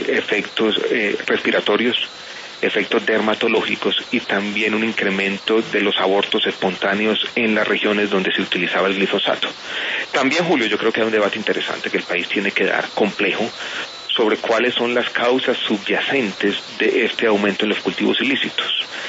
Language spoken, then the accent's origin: Spanish; Colombia; que yo comparto como miembro del gabinete y como colombiano también